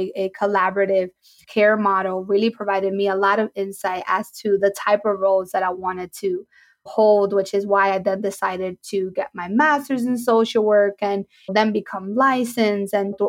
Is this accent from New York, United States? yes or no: yes; New York City, New York, United States; I was born and raised in New York City. I was raised by a single mother and I grew up in low income.